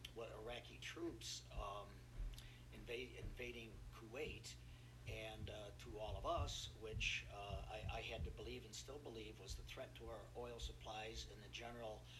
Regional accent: Syracuse, New York, United States; also born or lived in Pittsburgh; I am 68 years old, which means that I was born in 1949 in Syracuse, New York. I've lived most of my life in the Syracuse area, except for about a seven-year time period when I lived just outside of Pittsburgh, Pennsylvania.

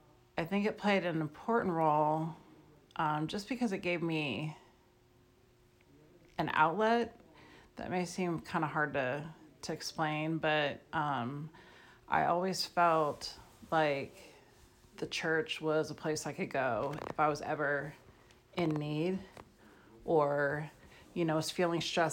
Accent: Newark, California, United States; Well, honestly, growing up in Newark, I really didn't have any idea of like what the rest of the world was like because I was a kid.

